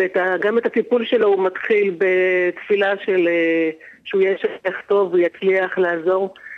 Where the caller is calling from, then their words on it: Central District, Israel; אני מדברת ממרכז הארץ.